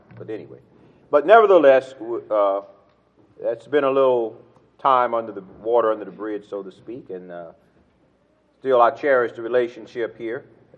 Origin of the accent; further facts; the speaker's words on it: Conway, Arkansas, United States; moved away as an adult; also born or lived in Miami, United States; So I don't know if you are familiar with the state of Arkansas, but that is my home state. I left Arkansas in the fall of 1978.